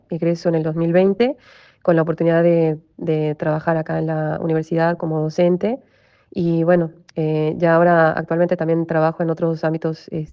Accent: Mexico; born there; soy de otro país, nací en México.

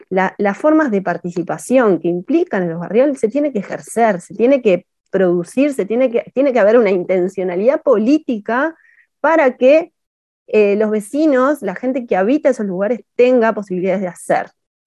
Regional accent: Uruguay; Todos nosotros, digamos, como ciudadanos uruguayos, hemos invertido en estos espacios

